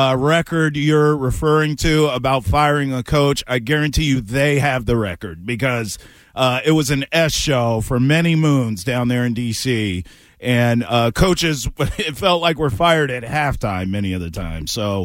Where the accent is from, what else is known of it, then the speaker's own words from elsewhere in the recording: Maryland, United States; I grew up in Maryland, so growing up there, it was lacrosse, basketball, and football.